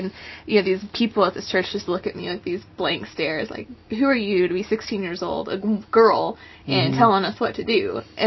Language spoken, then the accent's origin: English; Fort Worth, Texas, United States; I was born in Fort Worth, Texas. So I'm a Texas girl.